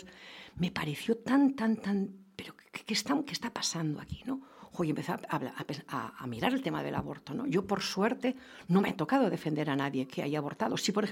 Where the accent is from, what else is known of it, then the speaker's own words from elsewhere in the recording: Basque Country, Spain; No, yo soy vasca, pero tengo mucha amistad allá.